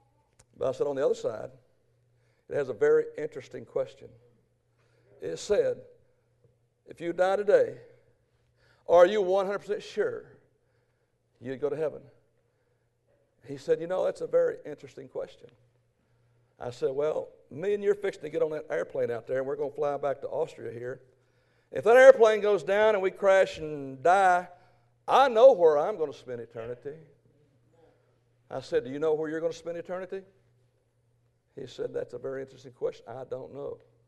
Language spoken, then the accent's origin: English; Texas, United States; I'm from Texas. Amen. Y'all crazy.